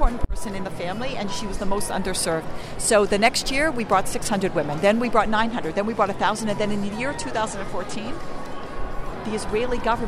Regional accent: Toronto, Ontario, Canada; born there; I was born in Toronto. I was one of 4 kids, and we were, you know, those twice a year going to synagogue Jews.

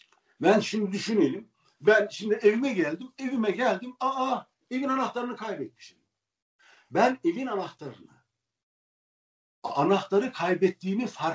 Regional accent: Sivas, Turkey; Ben buna bakarken ben Sivaslıyım ya.

